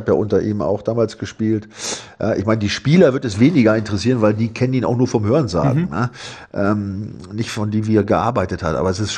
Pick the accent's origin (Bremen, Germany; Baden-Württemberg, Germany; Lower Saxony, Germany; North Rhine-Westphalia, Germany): Bremen, Germany; Ich stamme ja auch aus der Ecke da, ja. Ich bin da ja aufgewachsen und so.